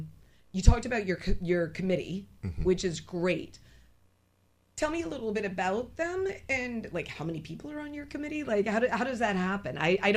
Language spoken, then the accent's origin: English; Bahamas; because I'm from Luther, I'm always like, people too Nassau-centric.